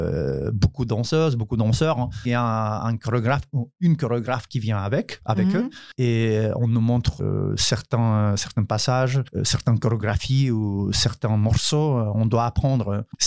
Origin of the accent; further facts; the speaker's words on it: Ukraine; moved away as an adult; l'étranger avec les bons contrats, avec des salaires hein, qui étaient énormément plus grands que chez nous en Ukraine.